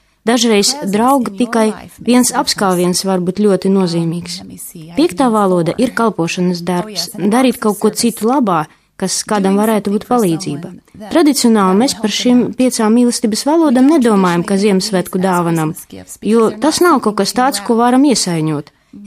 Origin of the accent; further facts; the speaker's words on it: California, United States; now in Latvia; Es piedzimu un izaugu Kalifornijā, Amerikas Savienotajās valstīs. Tur arī ieguvu izglītību.